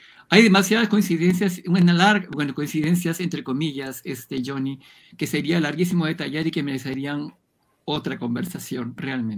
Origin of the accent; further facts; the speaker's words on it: Peru; yo una cosa que debo decir, yo soy peruano